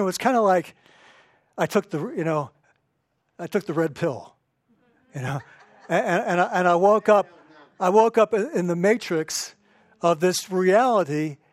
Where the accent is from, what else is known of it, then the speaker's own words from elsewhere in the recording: Pikesville, Maryland, United States; I grew up in Pikesville. We don't, you know, Golden Ghetto, we don't suffer much in Pikesville.